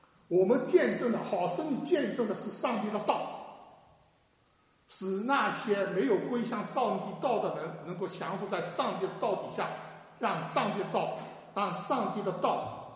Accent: China; 虽然有的时候我们中国人就今天饭吃过没有

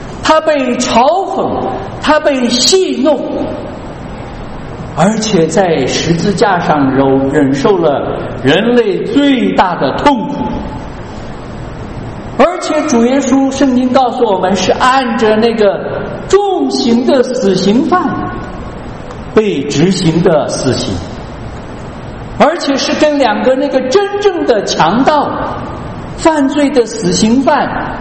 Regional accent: China; 所以在中国农村很多时候是这样的啊，我们在以前老家就看到说

